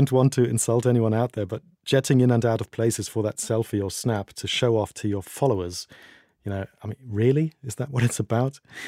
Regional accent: Germany; this has certainly made me personally appreciate my home country even more than I already did

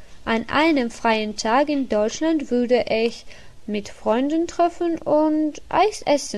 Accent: Georgia; German is a second language; Ich komme aus Georgien. Ich bin 23 Jahre alt.

